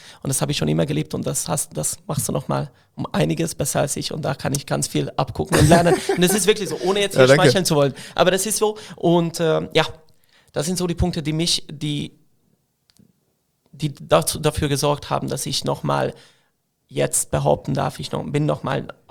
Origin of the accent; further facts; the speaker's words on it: Hungary; now in Germany; Ich komme aus Ungarn. Und meine Eltern haben damals nicht mitbedacht, dass ich irgendwann mal in Deutschland leben werde.